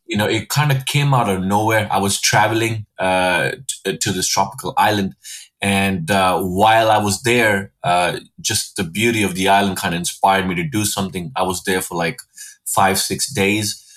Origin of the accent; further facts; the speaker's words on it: New Delhi, Delhi, India; now in New York, United States; because I was growing up in New Delhi and then moving to New York. My music has had a very interesting inspiration from these two different cultures.